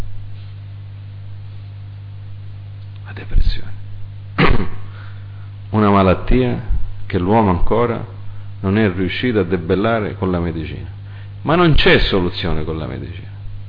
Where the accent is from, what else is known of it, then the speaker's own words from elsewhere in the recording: United States; Io sono cresciuto in America, la scuola che ho fatto si chiamava Holy Family Catholic School.